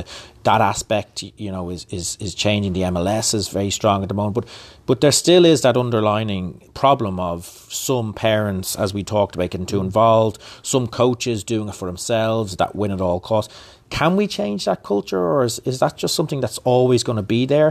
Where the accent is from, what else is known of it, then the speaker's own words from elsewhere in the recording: Dublin, Leinster, Ireland; I grew up in Dublin playing for a club called Belvedere Football Club